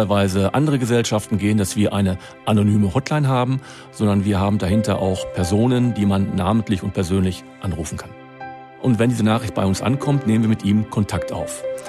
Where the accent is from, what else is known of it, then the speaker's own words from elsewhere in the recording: Wattenscheid, North Rhine-Westphalia, Germany; born there; Ich bin ein gebürtiger Wattenscheider. Wattenscheid gehört zu Bochum.